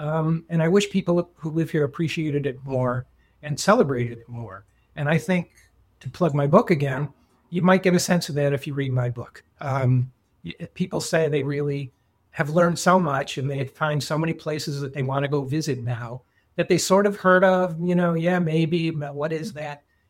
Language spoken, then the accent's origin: English; New York, United States; I'm from Western New York, which has its own beauty.